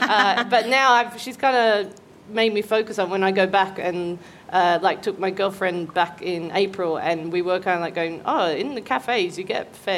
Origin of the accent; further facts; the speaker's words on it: Newcastle, New South Wales, Australia; I grew up in a town called Newcastle, just north of Sydney. It's like a beach town.